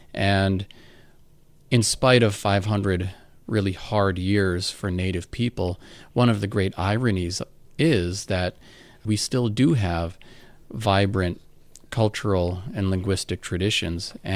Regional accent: Leech Lake, Minnesota, United States; Ojibwe, as do many people at Leech Lake, where I'm from.

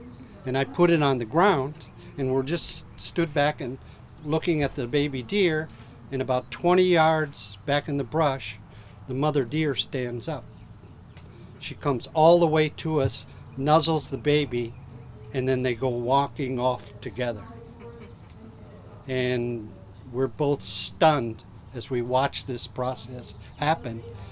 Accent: Chicago, Illinois, United States; I'm from the Chicago area.

